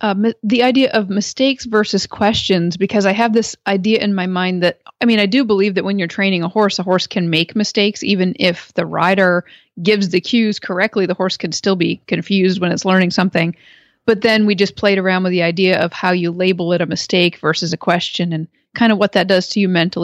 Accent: Perrysville, Ohio, United States; from Perrysville, Ohio.

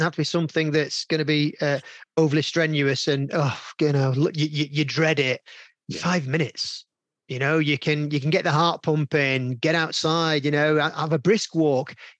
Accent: Yorkshire and the Humber, United Kingdom; As a Yorkshireman, we're notoriously tight

